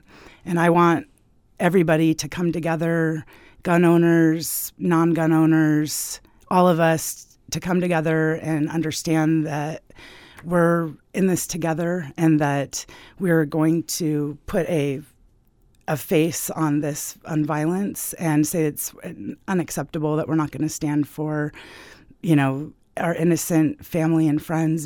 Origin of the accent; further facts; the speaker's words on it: Mountain View, California, United States; moved away as an adult; now in Japan; I grew up in Mountain View, and shootings were just kind of almost a daily occurrence. And I thought it was normal, but 2 years ago, I moved to Japan